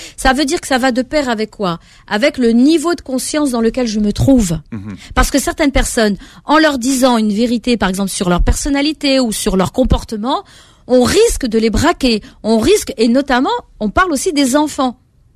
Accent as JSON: {"language": "French", "region": "Corsica", "country": "France", "said": "moi, je suis corse, d'origine marocaine et corse"}